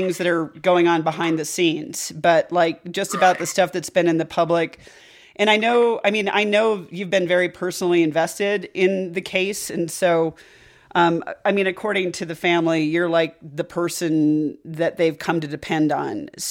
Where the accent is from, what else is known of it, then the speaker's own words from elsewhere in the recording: Laramie, Wyoming, United States; I'm actually in Laramie. I'm from Laramie. I went to high school here.